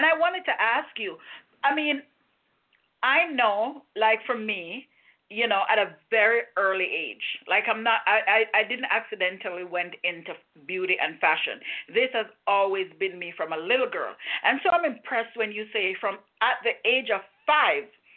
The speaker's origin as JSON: {"language": "English", "country": "Jamaica", "said": "you're from Haiti, I'm from Jamaica."}